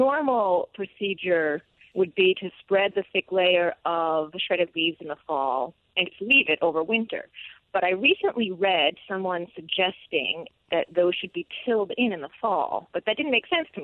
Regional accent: Boston, Massachusetts, United States; also born or lived in Bloomington, Indiana; now in Cedar Rapids, United States; I'm from Boston, but I lived for a long time in Indiana, so most of my gardening experience is from Bloomington, Indiana.

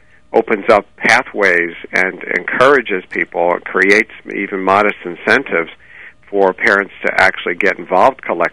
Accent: Philadelphia, Pennsylvania, United States; I grew up in Philly, and Philadelphians tend to turn it to a Doherty

